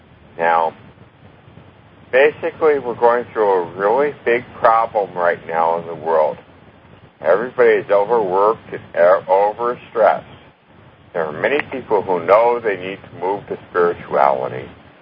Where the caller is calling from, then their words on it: Melbourne Village, Florida, United States; Melbourne Village.